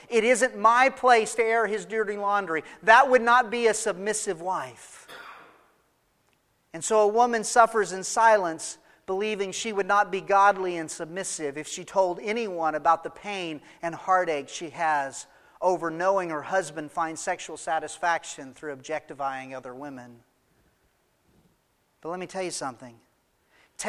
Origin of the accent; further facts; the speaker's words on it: New Mexico, United States; I grew up in New Mexico, so I have pretty graphic images of what desolate looks like.